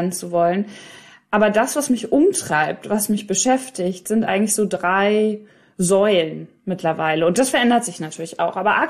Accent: Hiddenhausen, North Rhine-Westphalia, Germany; also born or lived in England; Meine Heimat ist ein Dorf, das heißt Hiddenhausen. Also das heißt wirklich so, ist kein Witz. Weil wenn man überlegt, dass Hidden ja auf Englisch, also ich habe ja lange auch in England gelebt, versteckt heißt, also so bin ich aufgewachsen, sehr versteckt in einem kleinen Dorf in Ostwestfalen-Lippe.

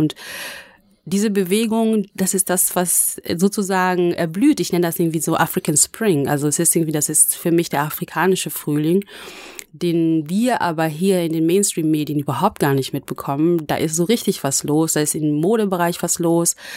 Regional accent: Wanne-Eickel, North Rhine-Westphalia, Germany; Ich komme zum Beispiel aus Wanne-Eickel.

